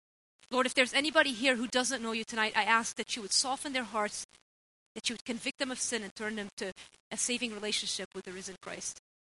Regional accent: Beirut, Beirut Governorate, Lebanon; Many of you know I grew up in Beirut. I've told you before, in Lebanon, in West Beirut to be specific.

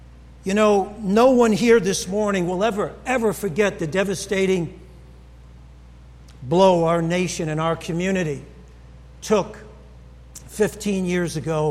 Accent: New York City, New York, United States; You know, being a New Yorker, I watched the World Trade Center go up in 1971. It was the pride of the city.

